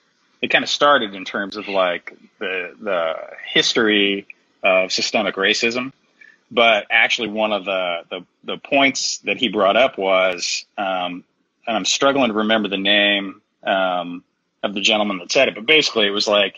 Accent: Indiana, United States; I grew up in Indiana, and Indiana does not have the greatest history, right?

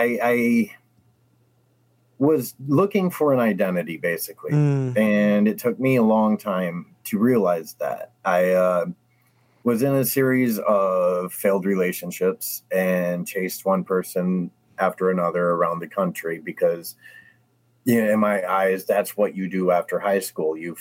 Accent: Rockford, Illinois, United States; born there; growing up, you know, I was born in Rockford, so Madison was always there. And I always went up to Wisconsin to visit family and friends and all that.

